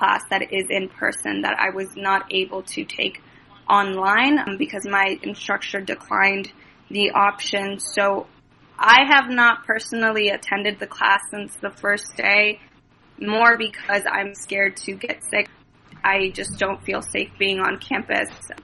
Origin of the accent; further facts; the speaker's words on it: Des Moines, Iowa, United States; Yep, I am from Des Moines.